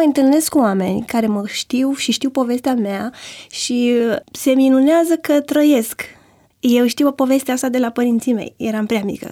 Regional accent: Măgureni, Prahova, Romania; born there; M-am născut în Măgureni, județul Prahova.

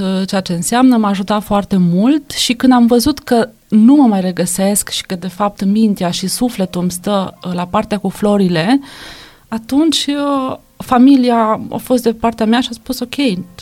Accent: Moldova; born there; Da, sunt născut în Republica Moldova, ca să încep chiar cu începutul.

